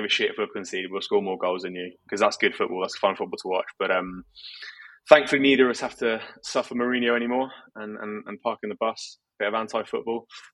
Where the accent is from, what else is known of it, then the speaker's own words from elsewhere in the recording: United Kingdom; now in Berlin, Germany; And I came here expecting to be, the enemy, being British.